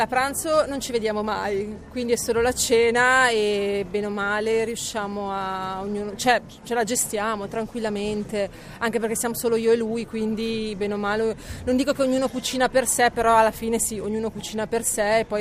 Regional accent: Verbania, Piedmont, Italy; now in Casarza, Italy; Allora, io originaria di Verbania, sul Lago Maggiore, Piemonte, ma vivo da 10 anni a Casarza, in provincia Ligure, in provincia di Genova, in Liguria.

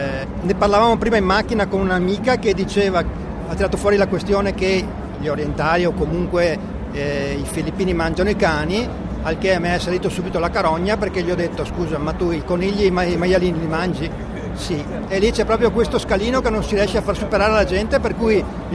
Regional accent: Vicenza, Veneto, Italy; Sono di Vicenza.

